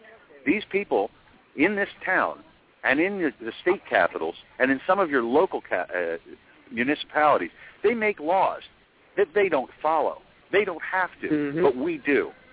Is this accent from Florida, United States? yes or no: no; Philadelphia, Pennsylvania, United States; Charlie's from my hometown, Philadelphia, PA.